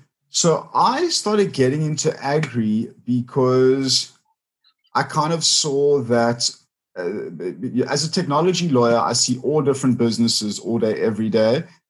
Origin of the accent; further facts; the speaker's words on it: Cape Town, Western Cape, South Africa; I have a non-agri background. So I grew up in Cape Town.